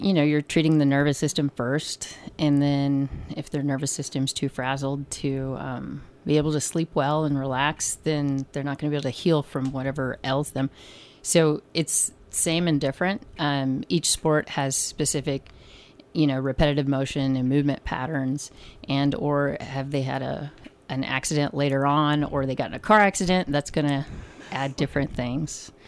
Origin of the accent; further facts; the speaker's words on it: Fort Worth, Texas, United States; Okay, so I'm from Fort Worth, Texas. I played, six sports in high school